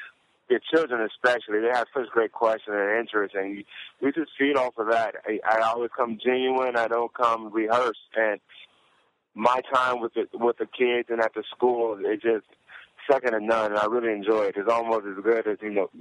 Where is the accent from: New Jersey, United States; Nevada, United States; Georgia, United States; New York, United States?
Nevada, United States; Las Vegas; growing up in Las Vegas, Nevada. But we don't have a sports team.